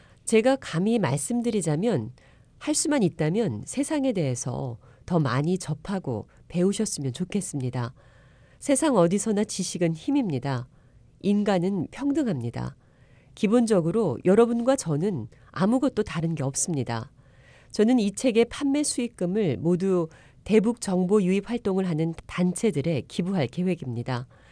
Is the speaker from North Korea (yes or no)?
no; United States; 저는 미국에서 태어나 자란 한국계 미국인입니다. 제 부모님은 한국 출신이시고 할아버지와 외할아버지는 모두 이북 출신이십니다.